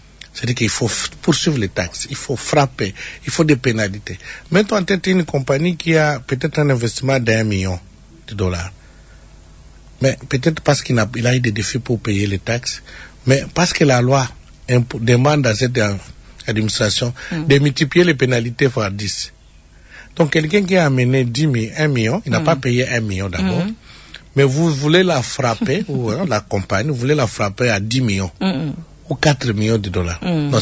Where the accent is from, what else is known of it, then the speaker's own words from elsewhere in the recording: Maniema, DR Congo; chez moi, au Maniema ou à Pugna